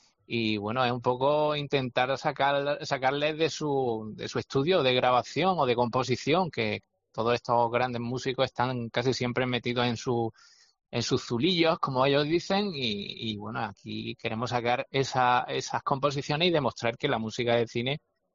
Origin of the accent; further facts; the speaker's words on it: Andalusia, Spain; yo creo que soy muy, muy nacionalista andaluz, ¿no? Como otros tiran por otro lado, yo tiro por mi tierra y me encanta Andalucía.